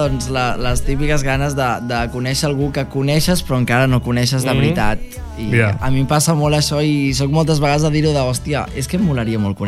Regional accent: Sabadell, Catalonia, Spain; Jo soc de Sabadell.

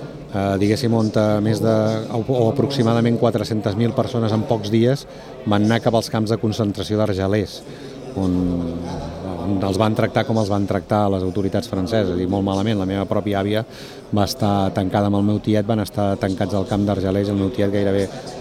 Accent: Portbou, Catalonia, Spain; jo ara ja em trobava gent de Portbou de tota la vida que deien, tu, aviam si foteu el camp.

